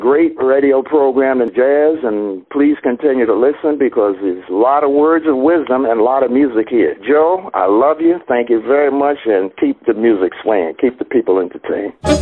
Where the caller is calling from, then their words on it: Geneva, Switzerland; I'm calling you from Geneva, Switzerland